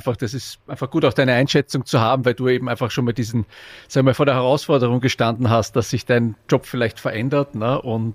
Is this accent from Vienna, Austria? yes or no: yes; Vienna, Austria; now in Essen, Germany; ich sitze ja hier im Essen, im Ruhrgebiet und du in meiner Heimat Wien